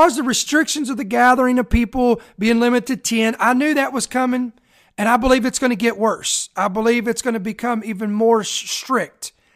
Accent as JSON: {"language": "English", "region": "Indiana", "country": "United States", "tie": "born or raised there", "said": "and 1 in Indiana. That's my home state."}